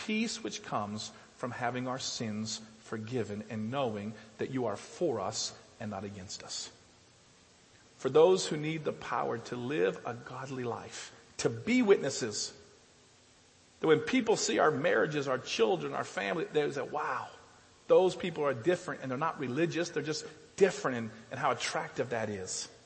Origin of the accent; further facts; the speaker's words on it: United States; Trust me, I'm from America. I know.